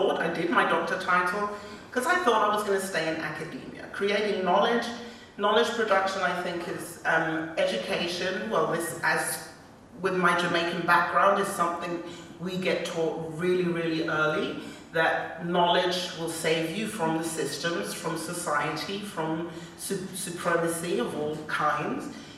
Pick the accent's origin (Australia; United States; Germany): Germany; English is a second language; now in United Kingdom; doing this doctor title in Germany, growing up in Germany, doing my schooling in Germany, doing my PhD in Germany